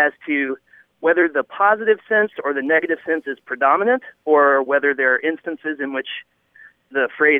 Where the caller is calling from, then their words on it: Illinois, United States; I'm calling from Illinois.